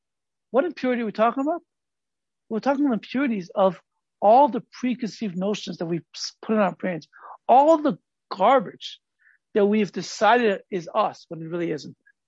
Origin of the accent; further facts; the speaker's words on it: Los Angeles, California, United States; And I grew up in Los Angeles, three blocks away from Merrill's.